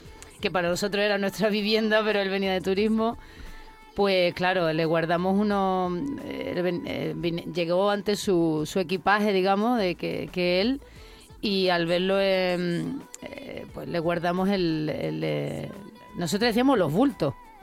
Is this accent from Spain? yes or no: yes; Spain; porque somos de España